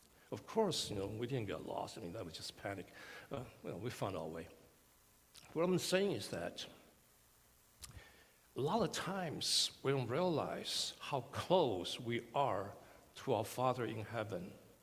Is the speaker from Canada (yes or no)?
no; Taiwan; now in United States; I was raised in Taiwan, and my parents came from China, and I grew up in the States.